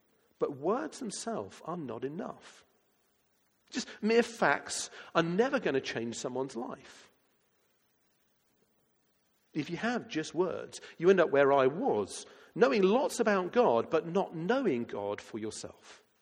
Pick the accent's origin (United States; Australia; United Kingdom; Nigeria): United Kingdom; I guess because I'm British and that's what you do.